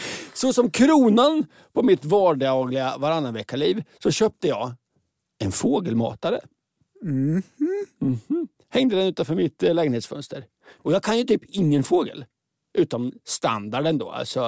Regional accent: Oslo, Norway; Jag kommer från Oslo.

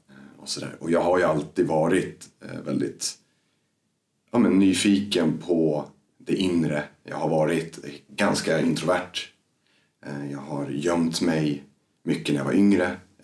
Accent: Stockholm, Stockholm County, Sweden; moved away as an adult; när vi var i senare tonåren och fram tills att jag flyttade ifrån Stockholm egentligen när jag var 24.

